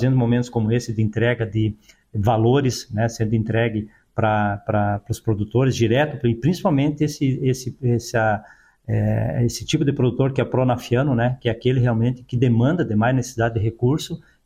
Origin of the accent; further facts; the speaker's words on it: Rio Grande do Sul, Brazil; now in Minas Gerais, Brazil; Nós viemos de uma região do Rio Grande do Sul, onde a gente tem a especialidade de trabalhar com as culturas de grãos